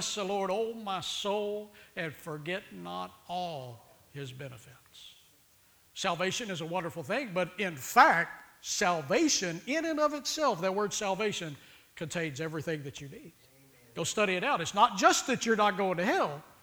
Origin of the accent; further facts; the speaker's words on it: Texas, United States; that was about 7.5 hours from where I grew up outside of Austin to Tulsa, Oklahoma.